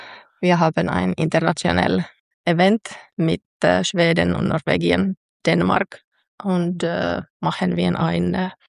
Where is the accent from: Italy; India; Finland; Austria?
Finland; Jyväskylä, Central Finland; German is a second language; Ja, ich komme aus Jyväskylä. Jyväskylä ist in der Mitte Finnland